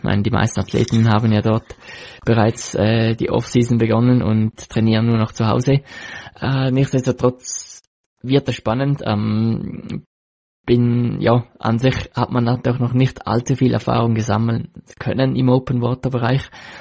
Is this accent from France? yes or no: no; Switzerland; als Schweizer meistens nicht so eine Herausforderung